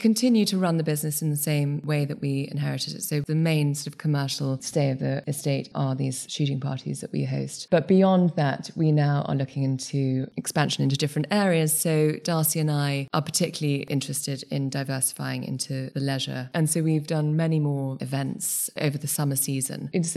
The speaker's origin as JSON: {"language": "English", "town": "Cambridge", "region": "East of England", "country": "United Kingdom", "tie": "born or raised there", "said": "I grew up in Cambridge, and I went to school in Cambridge, the Purse."}